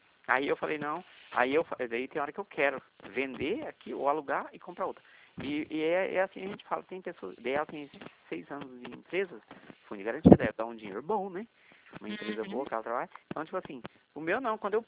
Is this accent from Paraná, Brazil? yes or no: yes; Paraná, Brazil; now in São Paulo, Brazil; eu sou paranaense, então eu moro aqui em São Paulo.